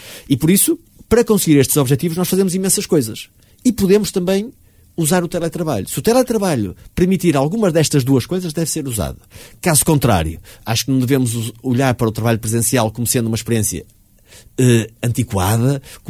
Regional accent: Barcelinhos, Braga, Portugal; Sou natural de Barcelinhos. De Barcelinhos.

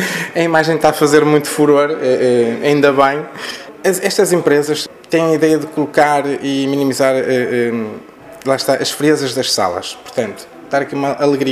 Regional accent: Barcelos, Braga, Portugal; eu, sendo eu barcelense

